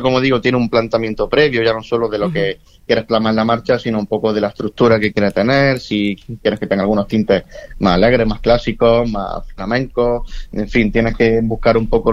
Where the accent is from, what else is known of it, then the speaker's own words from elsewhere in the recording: Montejícar, Andalusia, Spain; yo empecé como músico muy tempranito, a los 6 añitos, en la banda de mi pueblo